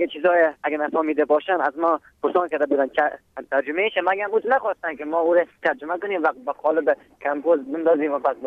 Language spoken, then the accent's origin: Persian; Faryab, Afghanistan; first language Uzbek; Persian is a second language; خود مثلا زبان مادریم ازبکی است و از فاریاب هستم